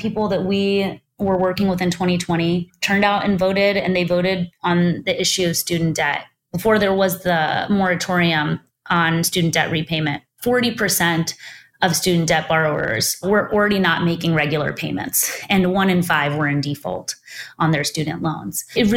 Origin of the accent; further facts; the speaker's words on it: Texas, United States; including in places like my home state of Texas